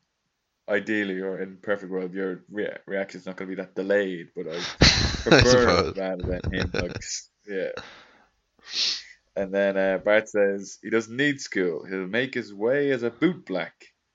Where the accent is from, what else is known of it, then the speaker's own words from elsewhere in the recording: Ireland; being Irish, it sort of resonates, I think, or, like, it makes me think about, like, our biggest party day of the year, St. Patrick's Day